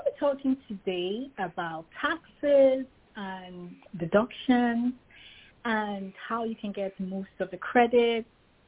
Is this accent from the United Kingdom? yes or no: no; Nigeria; now in Orlando, United States; I'm originally from Nigeria. I moved here in the beginning of 2017. I've been in the U.S. for a little over 6 years. I moved to Kansas where it was nice and calm. Currently in Orlando